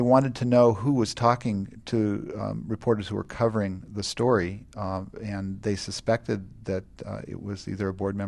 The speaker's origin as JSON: {"language": "English", "town": "Palo Alto", "region": "California", "country": "United States", "tie": "born or raised there", "said": "I grew up in Palo Alto, California, and I actually went to school all the way from kindergarten with Bill Jr., Bill Hewlett's son."}